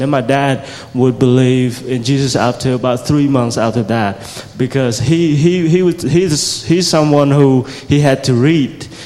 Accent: Siem Reap, Cambodia; Siem Reap is my hometown, and one of the villages that we are ministering to is my hometown.

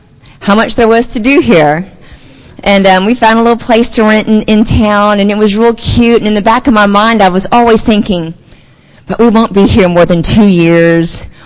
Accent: Lafayette, Louisiana, United States; Like Mike said, I came from Lafayette, so Louisiana.

